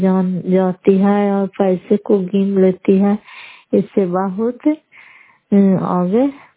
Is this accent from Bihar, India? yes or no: yes; Bihar, India; मैं घर पर पंचायत मसौदा जिला नालंदा छात्र का निवासी हूँ